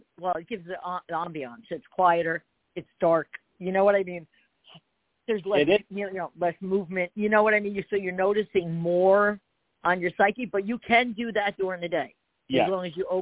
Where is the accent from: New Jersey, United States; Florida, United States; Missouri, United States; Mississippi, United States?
New Jersey, United States; now in Pennsylvania, United States; I'm in PA, and I'm from Jersey, but I'm outside Philadelphia